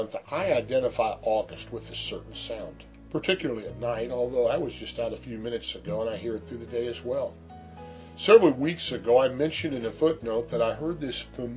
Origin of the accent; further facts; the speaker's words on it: Missouri, United States; also born or lived in Pennsylvania / New England; It's a sound I recall hearing growing up in Missouri, as I mentioned, when we lived in upstate Pennsylvania, and even when we lived in the city in New England.